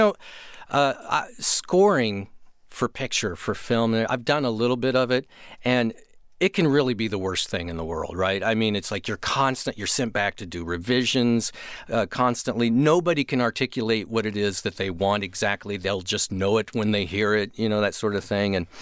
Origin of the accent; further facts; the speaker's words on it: Kansas, United States; You know I'm from Kansas, right?